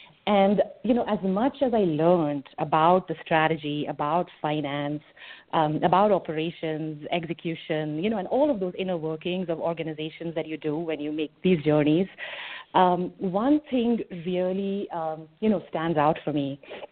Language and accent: English; India; I grew up in India, and I began my career more than 20 years ago.